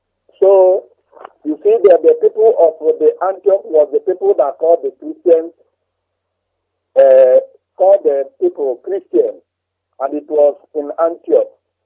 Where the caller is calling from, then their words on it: Nigeria; I'm calling from the Zoological Republic of Nigeria, precisely Kanu.